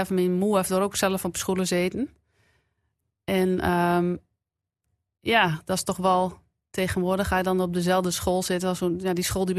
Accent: Pesse, Drenthe, Netherlands; born there; In Pessen.

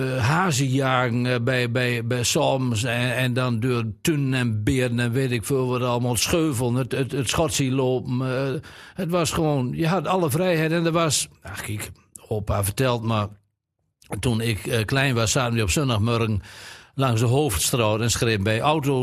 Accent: Drenthe, Netherlands; accent: Zand-Drents; first language Zand-Drents; in Oring, dus de eerste 6 jaar van mijn leven kun ik gewoon bij mijn moe op de boerderij rondlopen. Dus het Zaand-Drents van Oring is mijn moedertaal geworden.

